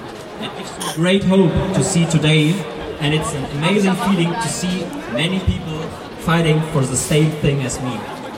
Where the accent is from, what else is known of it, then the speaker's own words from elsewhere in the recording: Kuckum, North Rhine-Westphalia, Germany; I'm from Kukum, a small village at the edge of the huge open cast mine, Garzweiler 2. It's actually very close by here in the Rhineland.